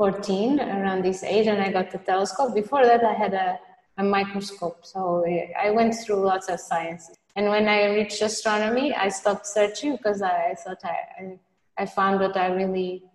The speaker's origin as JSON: {"language": "English", "town": "Porto", "region": "Norte", "country": "Portugal", "also_born_or_lived": "Northern Ireland", "second_language": "English", "said": "And so I came here, and I am from Porto, so it was easy. I could stay in my parents' house for the university."}